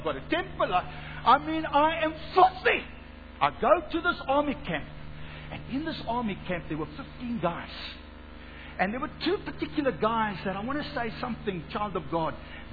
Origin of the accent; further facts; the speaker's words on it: Johannesburg, Gauteng, South Africa; born there; I was born in Johannesburg. I was born in the inner city called Hillbrow. I was brought up with parents who divorced.